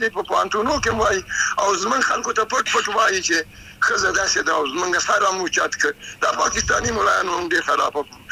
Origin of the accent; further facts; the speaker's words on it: Afghanistan; نو دوی باید چې زه افغان یم